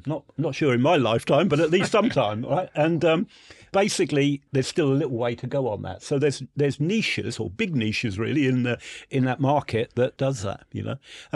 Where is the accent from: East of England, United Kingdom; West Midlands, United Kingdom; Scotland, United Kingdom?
East of England, United Kingdom; I come from Norfolk, you know, we're well educated, you know.